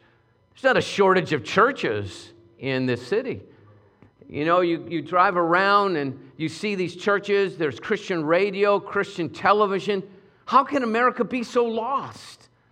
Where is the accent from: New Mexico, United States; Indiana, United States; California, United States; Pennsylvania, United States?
California, United States; Pacoima; Now, you have to be from Pacoima to tell that story, and I am from Pacoima. And there in the San Fernando Valley, my grandpa starts this church.